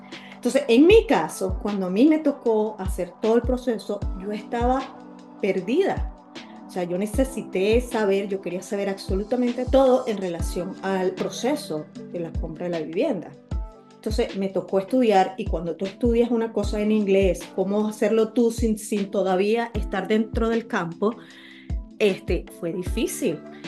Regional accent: Venezuela; now in United States; Soy una venezolana que se vino a hacer vida acá a Estados Unidos, como tú lo mencionas, hace 7 años.

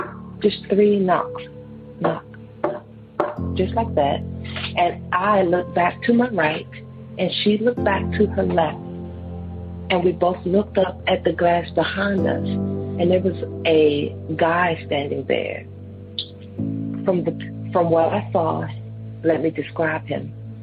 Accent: Washington, District of Columbia, United States; I'm from Washington, D.C.

